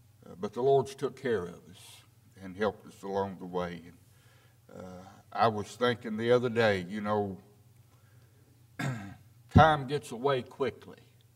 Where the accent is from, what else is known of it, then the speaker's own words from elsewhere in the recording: Louisville, Kentucky, United States; I grew up in Louisville and was a member of Becker Drive.